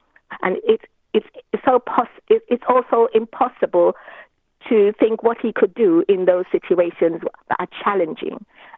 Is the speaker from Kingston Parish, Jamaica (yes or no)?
yes; Kingston, Kingston Parish, Jamaica; born there; moved away as an adult; Well, I was born in Kingston, Jamaica. That's in the West Indies.